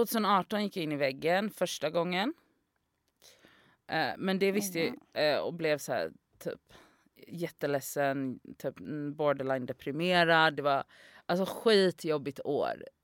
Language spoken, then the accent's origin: Swedish; Gothenburg, Västra Götaland County, Sweden; jag är ju från Göteborg